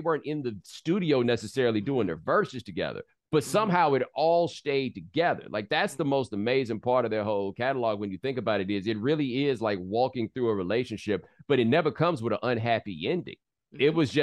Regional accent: Texas, United States; Dominoes. I'm from Texas.

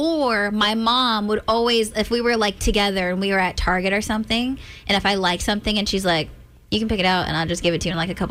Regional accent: Stockton, California, United States; moved away; after I left my hometown in Stockton, California.

